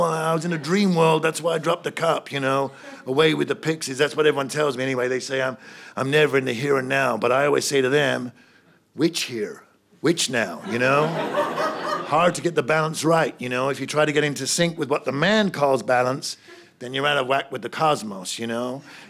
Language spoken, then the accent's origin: English; England, United Kingdom; accent: English; she loves to skip my quaint English accent